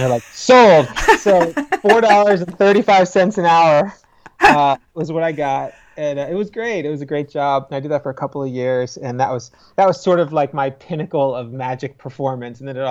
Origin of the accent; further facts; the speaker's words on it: New Jersey, United States; And then growing up on the Jersey Shore, there was a boardwalk and a little amusement park.